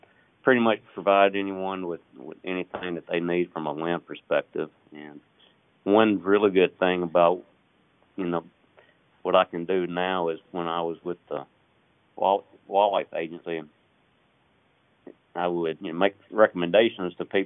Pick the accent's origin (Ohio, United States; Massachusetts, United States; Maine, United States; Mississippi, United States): Mississippi, United States; Winona; I grew up in Mississippi, born and bred, and been managing deer as long as I can remember. Grew up on a family farm in Winona